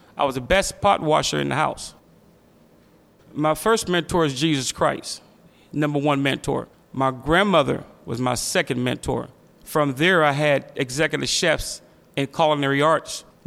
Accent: Braddock, Pennsylvania, United States; I was born in Braddock, Pennsylvania. I grew up with my grandmother, and she was very strict on me, very strict.

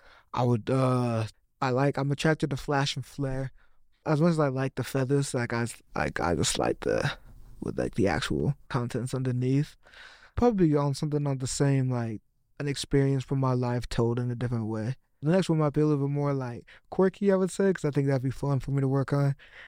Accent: Utah, United States; moved away; also born or lived in Cleveland, Ohio; Growing up in Utah was definitely interesting. Definitely, if I'm being honest, a bit of a homogenous population over there. So leaving Utah and then going to Cleveland, Ohio

